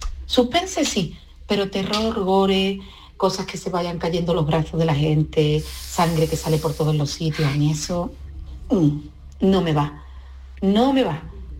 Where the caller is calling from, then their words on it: Jerez de la Frontera, Andalusia, Spain; Hola, Yuyu, hola a todo el equipo. Hola. … desde Jerez.